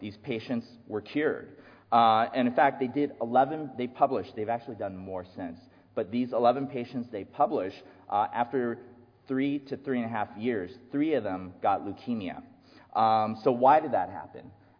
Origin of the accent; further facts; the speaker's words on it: Los Angeles, California, United States; I'm actually from Los Angeles. This is the LA version of a stem cell.